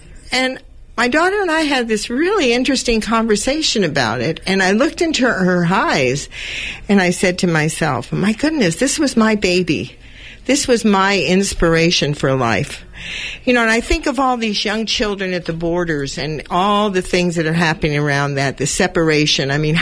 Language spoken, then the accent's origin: English; Los Angeles, California, United States; I was brought up in Los Angeles, and during my youth, I hung out at the beaches at Santa Monica.